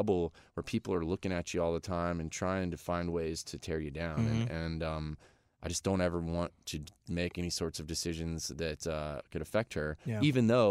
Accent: Florida, United States; because where I grew up in Florida, when I moved to town, I was a long haired guy

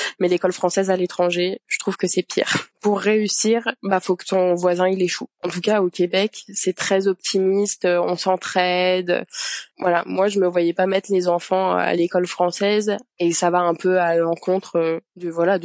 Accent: Île-de-France, France; also born or lived in Paris; j'ai grandi dans les Yvelines. Et ensuite, avec mon mari, on est parti, donc mon mari actuellement, on est parti vivre sur Paris où on a passé un peu plus de 8 ans.

